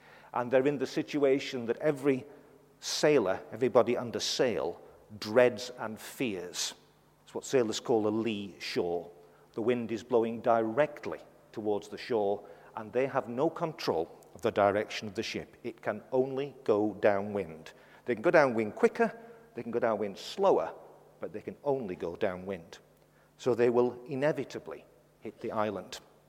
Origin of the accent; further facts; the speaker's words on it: Fleetwood, North West England, United Kingdom; I grew up in Fleetwood. Just down the road is Blackpool, which you may know better.